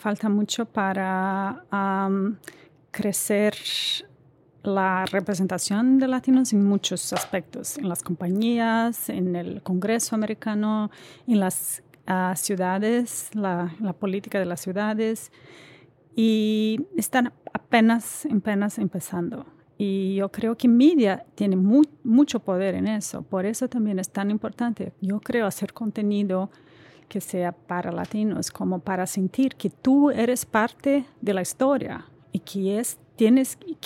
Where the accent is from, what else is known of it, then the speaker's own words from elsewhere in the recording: Brazil; Spanish is a second language; moved away as an adult; now in United States; Como yo, soy brasileña, vivo aquí hace casi 20 años.